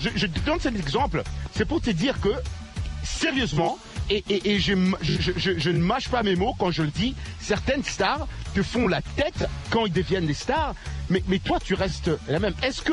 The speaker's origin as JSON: {"language": "French", "country": "DR Congo", "said": "je suis congolais"}